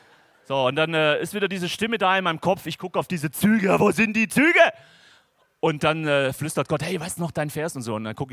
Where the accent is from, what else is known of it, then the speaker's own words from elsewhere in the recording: Germany; Ja, ich bin Deutscher, man lacht nicht.